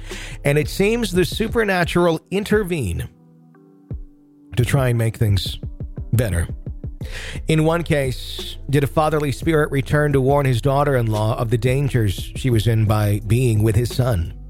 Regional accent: Arizona, United States; moved away as an adult; also born or lived in Ohio; I'm from Arizona, born and raised.

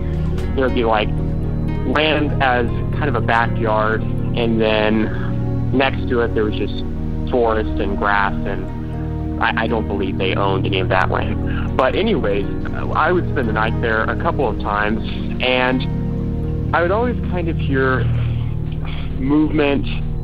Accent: Tulsa, Oklahoma, United States; I'm from Tulsa, Oklahoma, and I just figured out to call in with my my ghost story.

